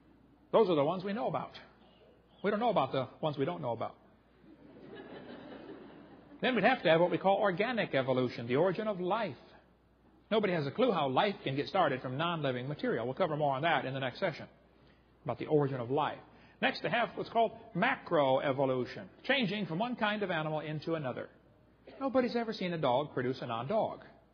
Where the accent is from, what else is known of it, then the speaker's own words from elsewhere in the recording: Illinois, United States; Now, I grew up in Illinois, corn country.